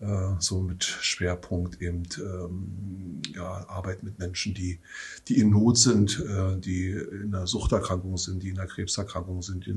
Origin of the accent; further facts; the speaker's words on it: Forst, Brandenburg, Germany; born there; Ich bin gebürtiger Forster, jawohl, genau.